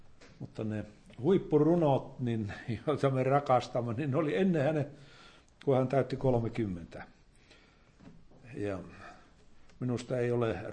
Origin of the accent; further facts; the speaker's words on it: Suonenjoki, North Savo, Finland; minä olen Suonijoelta kotoisin ja Pieksämäki on ihan siinä lähellä